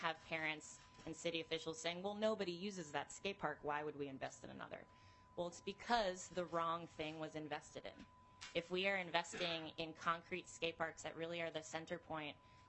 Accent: New York, United States; So I grew up outside New York City, did not have access to skate parks, very much like the suburbs of the Twin Cities.

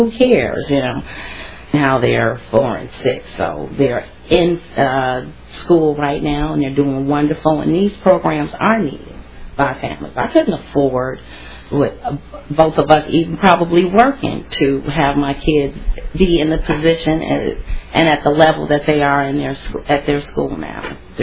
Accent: Illinois, United States; since I didn't know what areas they were talking about because I was from Illinois

